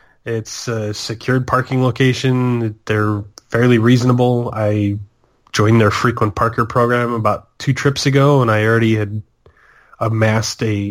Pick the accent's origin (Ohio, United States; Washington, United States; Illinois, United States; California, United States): Illinois, United States; Chicago; That's probably my last flight that I'll be taking to Orlando as a Chicagoan.